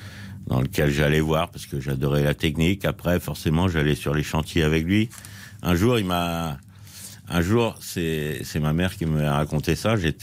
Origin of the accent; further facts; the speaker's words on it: Châteauneuf-du-Faou, Brittany, France; also born or lived in Quimperlé; je suis né en avril 59 dans le Finistère. Donc, j'étais. Toute mon enfance à Châteauneuf-du-Fou, donc au milieu du Finistère, ensuite Quimperlé